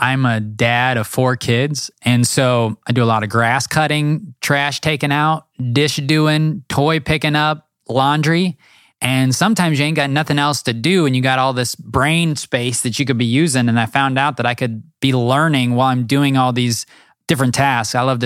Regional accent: Midwest, United States; I am also basically from the Midwest, since I can really remember.

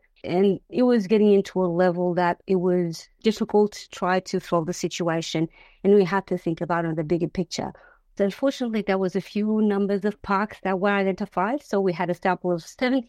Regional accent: Portugal; English is a second language; You're not the first one saying South African. I'm from Portugal.

